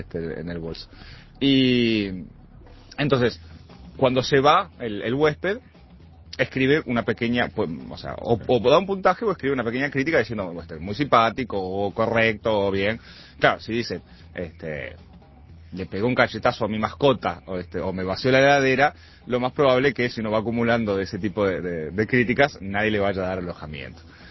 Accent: Uruguay; para nosotros los uruguayos que somos bastante devotos de la Virgen del Codo

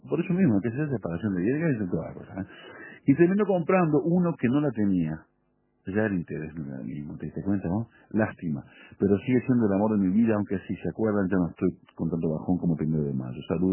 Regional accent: Uruguay; yo soy uruguaya

